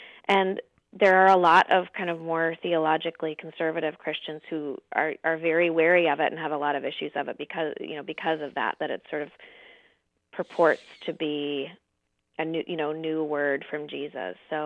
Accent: Illinois, United States; Well, I was raised evangelical. I grew up outside Chicago and graduated from an evangelical college.

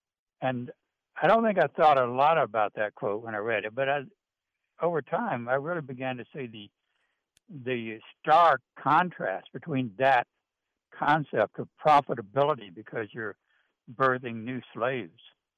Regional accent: Alabama, United States; now in Virginia, United States; Let me say as context that when I was growing up in Alabama, Jefferson was a real hero of mine.

